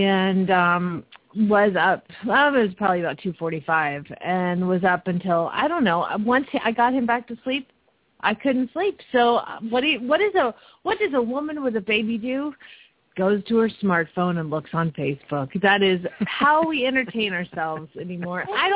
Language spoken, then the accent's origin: English; Phoenix, Arizona, United States; from Phoenix, Arizona.